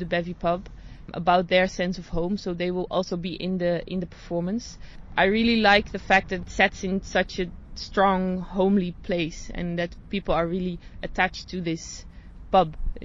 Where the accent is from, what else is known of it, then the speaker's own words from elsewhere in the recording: Amsterdam, North Holland, Netherlands; moved away as an adult; now in Ghent, Belgium; I'm originally from Amsterdam. And I was born and raised there, and when I was 19, I moved to Ghent in Belgium to study there, to go to the theater school.